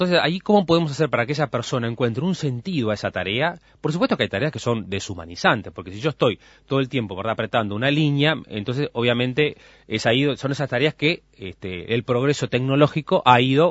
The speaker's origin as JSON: {"language": "Spanish", "country": "Uruguay", "said": "vos sos uruguayo, ¿de qué palabra me estás hablando? Porque parecería que si somos uruguayos, entonces, por genética, nos viene el pesimismo, ¿no?"}